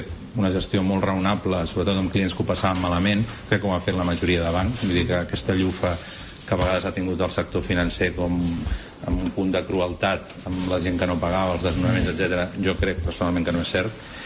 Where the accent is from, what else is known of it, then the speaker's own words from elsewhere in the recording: Granollers, Catalonia, Spain; perquè jo soc fill de Granollers